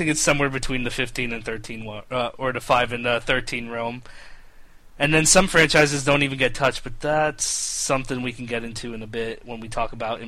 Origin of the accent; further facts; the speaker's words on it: United States; no, I'm American made, like born and bred, proud. Don't mess with Texas.